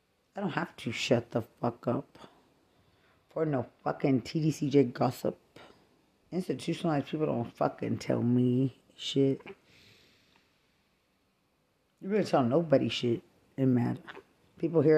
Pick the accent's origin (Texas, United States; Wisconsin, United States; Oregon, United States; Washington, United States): Texas, United States; Lubbock; Like it's a problem that I'm from Lubbock.